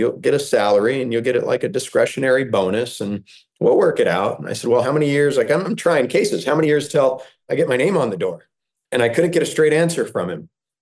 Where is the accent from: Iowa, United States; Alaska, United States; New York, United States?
Iowa, United States; I told you guys I'm from Iowa and I want to go back and practice in Iowa.